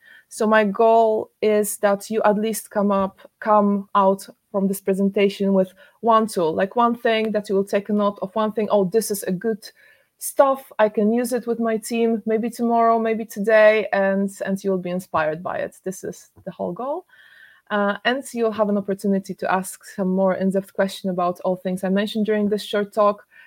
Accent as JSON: {"language": "English", "country": "Poland", "moved": "yes", "lives_now": "Stockholm, Sweden", "said": "I come from Poland originally, so I used to work in Wrocław before, but some years ago, I think it's eight and a half years, I moved to Stockholm."}